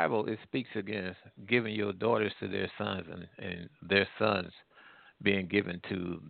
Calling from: Missouri, United States; Calling from the Midwest, the South, and far north of Missouri, one of the two.

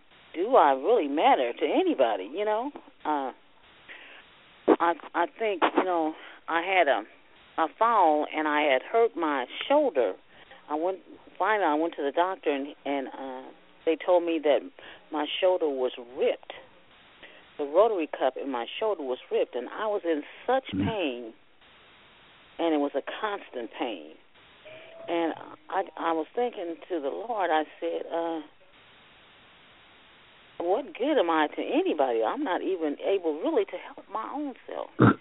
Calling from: Kansas City, United States; I'm calling from Kansas City.

